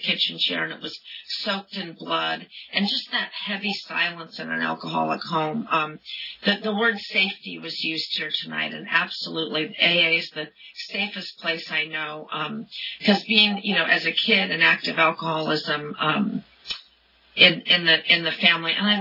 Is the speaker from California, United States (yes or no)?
yes; Santa Cruz, California, United States; I grew up in Santa Cruz and up north on the Monterey Bay there. You guys know where Santa Cruz is.